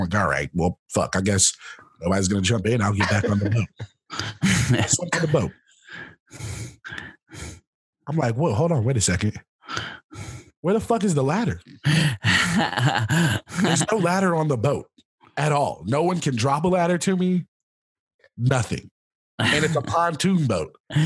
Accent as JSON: {"language": "English", "region": "the South", "country": "United States", "said": "I am from the South, so I am all about that lake life."}